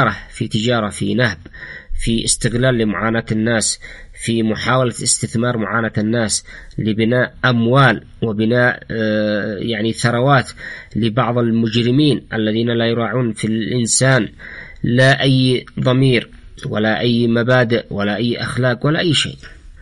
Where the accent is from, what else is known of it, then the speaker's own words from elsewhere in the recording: Sanaa, Amanat Al Asimah, Yemen; حتى عندنا في صنعاء في لوبي للنفط